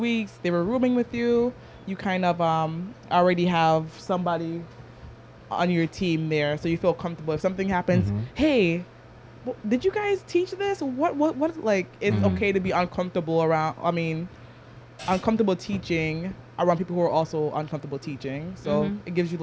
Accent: United States; Exactly, right? Like, I'm from America too.

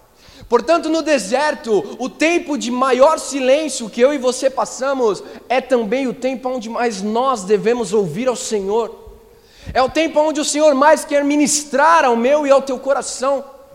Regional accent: São Paulo, Brazil; Eu, nascido e criado aqui em São Paulo, menino de prédio

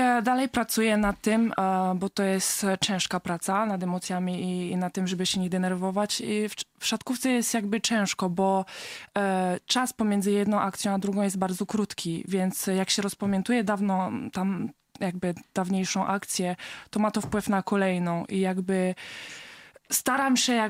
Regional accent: France; urodziłam się we Francji. Moja mama jest szatkarką, mój tata też. Wyjechali do Francji ze względu na to, że moja mama gra w klubie francuskim i tam się urodziłam i spędziłam tam 17 lat.

